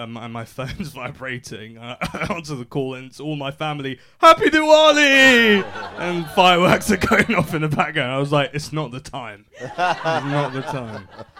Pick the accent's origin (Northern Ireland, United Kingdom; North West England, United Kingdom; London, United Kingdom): London, United Kingdom; Wembley; Yeah, so I'm from Wembley.